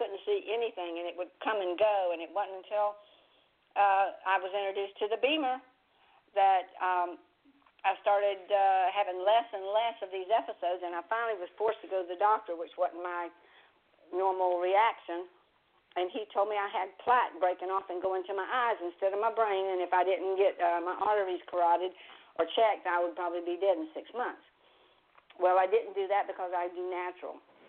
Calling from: Brooksville, Florida, United States; I'm calling from Brooksville, Florida

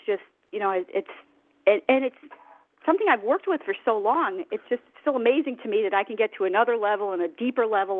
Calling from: Chicago, Illinois, United States; from Chicago.

